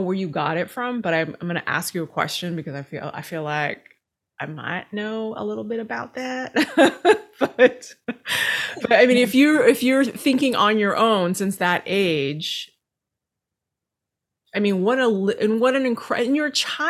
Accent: Nepal; growing up, you know, I'm from Nepal, and I'm actually an immigrant

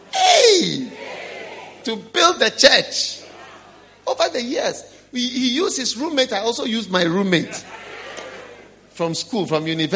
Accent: Switzerland; Because I'm from Switzerland too.

